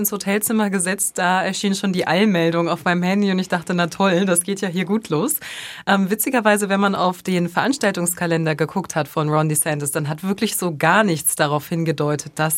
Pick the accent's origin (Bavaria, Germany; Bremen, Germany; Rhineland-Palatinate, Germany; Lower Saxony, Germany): Bremen, Germany; aber für mich als Bremerin sozusagen ist das schon so extra nach Hamburg fahren